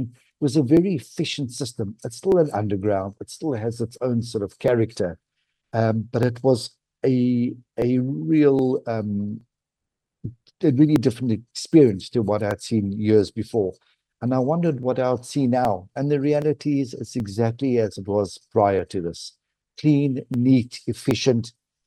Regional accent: South Africa; Now, being South African, where you were taught from day one that water is precious and you don't waste it

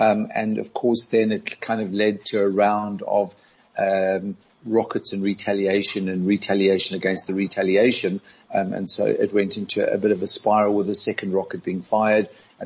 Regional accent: Eastern Cape, South Africa; Well, I lived in Cape Town for a while. I wasn't actually from Cape Town. I grew up in Eastern Cape

